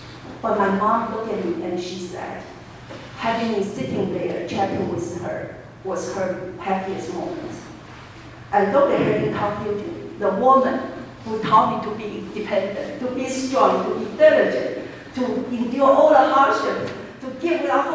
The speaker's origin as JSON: {"language": "English", "country": "Taiwan", "tie": "born or raised there", "second_language": "English", "said": "When I first come back to Taiwan the first month, I encountered a lot of culture shocks. The place I call my hometown has become a strange place for me."}